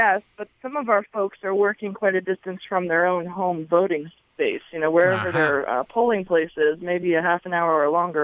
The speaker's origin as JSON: {"language": "English", "town": "Fairfax", "region": "Virginia", "country": "United States", "said": "because I'm definitely from Fairfax, Virginia."}